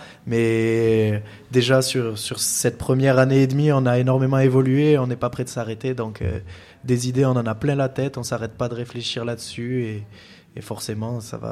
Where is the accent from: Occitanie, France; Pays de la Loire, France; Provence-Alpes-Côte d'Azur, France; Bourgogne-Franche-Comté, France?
Provence-Alpes-Côte d'Azur, France; Nous, on est bien chez nous, en Provence. On va déjà s'exporter au bout de la Provence.